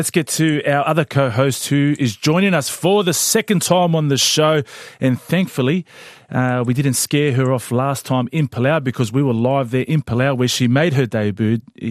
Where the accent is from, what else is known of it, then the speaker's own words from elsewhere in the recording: Australia; I'm Tongan Australian